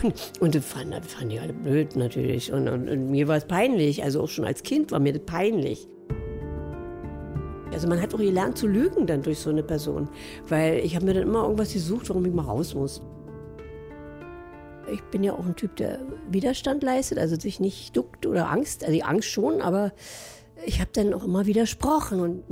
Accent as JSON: {"language": "German", "region": "Berlin", "country": "Germany", "said": "bin eine echte Berlinerin. 74 werde ich jetzt am Montag."}